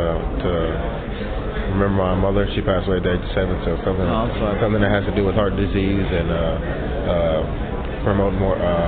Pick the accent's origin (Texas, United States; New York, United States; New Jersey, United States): Texas, United States; Dallas; No, but I've been a huge fan of DeMarcus Ware since a little kid, because I grew up in Dallas